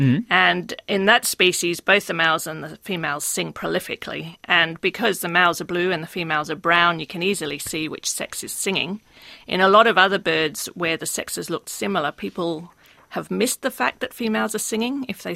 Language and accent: English; Australia; Well, working on birdsong as an Australian